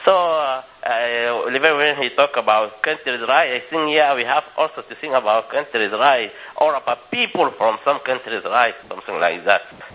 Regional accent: Sudan; English is a second language; From Sudan, and everywhere when I said I'm from Sudan, everyone just get like that and concentrate.

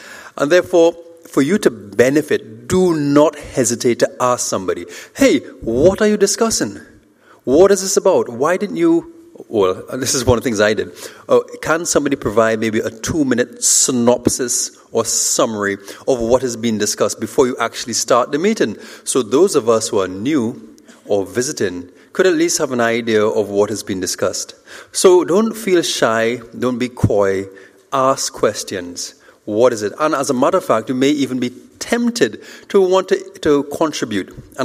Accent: Trinidad & Tobago; All right, so I'm from Trinidad.

